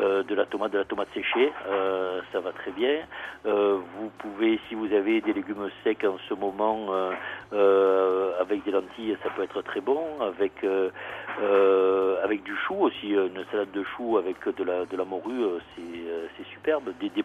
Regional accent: Provence-Alpes-Côte d'Azur, France; même si je suis provençal

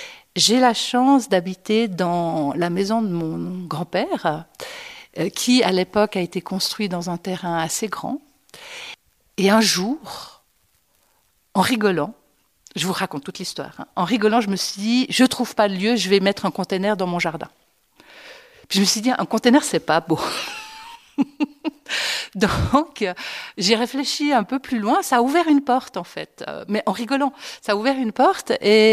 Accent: Crassier, Vaud, Switzerland; also born or lived in Nyon; Je suis née à Nyon et j'ai fait toute mon enfance ici à Crassier.

